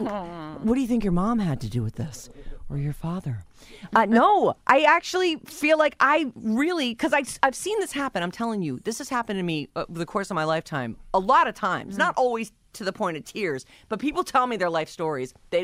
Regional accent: East Coast, United States; we find out we're both from the East Coast or whatever.

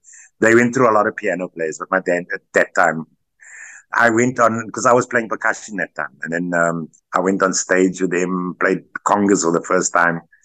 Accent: Lotus River, Western Cape, South Africa; also born or lived in Wynberg; I was born in Wynberg, but I grew up in, we moved out of Wynberg when I was quite young. I was about 6 or 7, we moved out, and I grew up in Lotus River.

